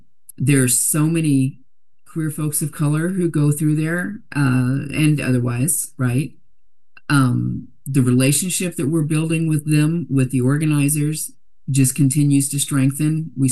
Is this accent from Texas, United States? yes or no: yes; Dallas, Texas, United States; You know, I mean, Dallas, I'm from Dallas, Texas.